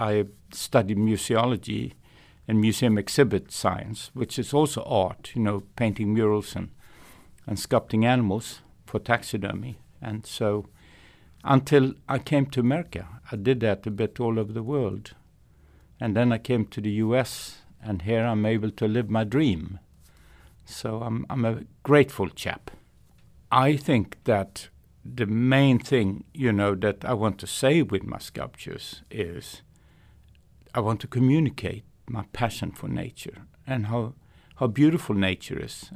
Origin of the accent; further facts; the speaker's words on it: Corpus Christi, Texas, United States; also born or lived in Botswana; the namesake of my hometown, Corpus Christi. We've been here for 41 years